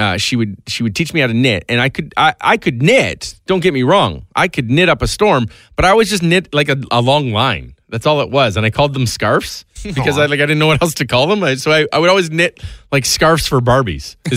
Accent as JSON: {"language": "English", "town": "Strathmore", "region": "Alberta", "country": "Canada", "tie": "born or raised there", "said": "I got a buddy who started a league down in where I grew up in Strathmore."}